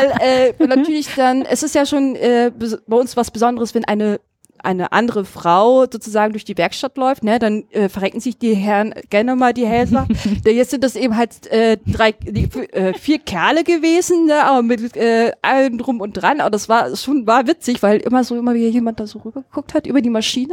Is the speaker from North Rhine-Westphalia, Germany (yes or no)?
yes; North Rhine-Westphalia, Germany; Ich komme ja aus dem Ruhrgebiet.